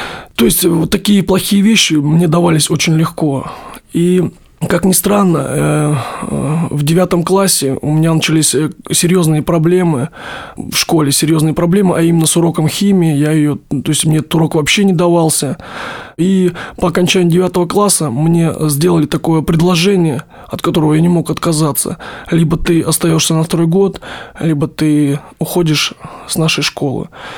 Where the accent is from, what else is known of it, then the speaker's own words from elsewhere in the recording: Grozny, Chechnya, Russia; also born or lived in Rostov Oblast, Russia; Родился я в Ростовской области в семье военнослужащих. Переехали мы в Чечню, в Грозный. Там начинал я свое детство.